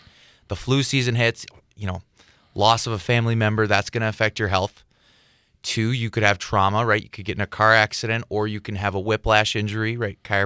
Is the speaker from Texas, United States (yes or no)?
no; Medford, Wisconsin, United States; Well, I'm a local from Medford, actually, so it's good to be back in the area